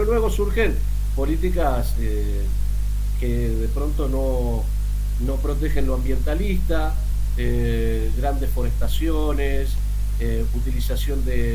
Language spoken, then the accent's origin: Spanish; Uruguay; Recordemos que Uruguay es un país chico, que además tiene una población pequeña, o sea, somos, al lado de Argentina y Brasil, tenemos una población de 3,5 millones aproximadamente de habitantes